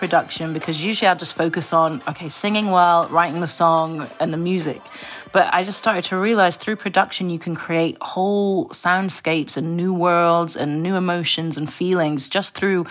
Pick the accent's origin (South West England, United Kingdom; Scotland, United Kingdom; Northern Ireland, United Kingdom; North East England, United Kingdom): Scotland, United Kingdom; I grew up in Scotland, so I've always felt like a bit of a mixed match of everything.